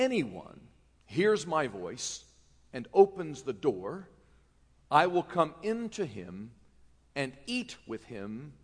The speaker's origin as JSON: {"language": "English", "region": "North Carolina", "country": "United States", "said": "And now I'm from North Carolina, so it was a very unmanly thing"}